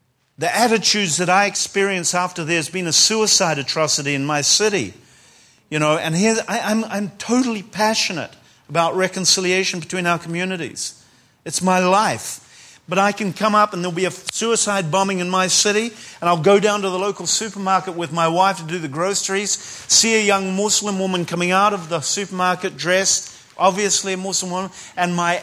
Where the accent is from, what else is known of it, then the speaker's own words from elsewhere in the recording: New Zealand; accent: Kiwi; moved away as an adult; now in Israel; When I came to Israel, when I immigrated from New Zealand, you hear this funny Kiwi accent. When I immigrated nearly 30 years ago, in fact 27 years ago accurately, came to Israel, There's another Kiwi here?